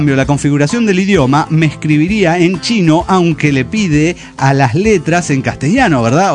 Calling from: Guadalajara, Jalisco, Mexico; de Guadalajara, Jalisco, México.

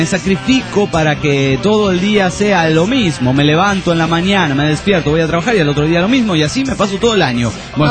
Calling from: Mexico City, Mexico; del DF mexicano.

